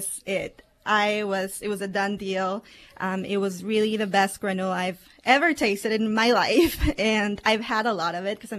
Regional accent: Paraguay; English is a second language; I'm from South America, a small country called Paraguay.

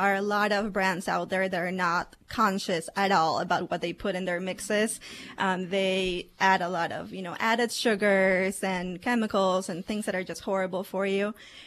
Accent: Paraguay; English is a second language; I'm from South America, a small country called Paraguay.

